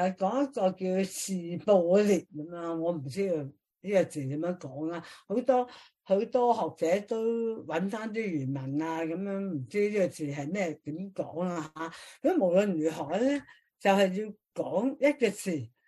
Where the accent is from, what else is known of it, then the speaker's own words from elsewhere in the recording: Guangdong, China; 我哋即係廣東人啦，即係唔係嗰啲練過嗰啲啊？一般廣東人咧，佢講唔到嘅，因為我哋廣東人唔卷嚟噶嘛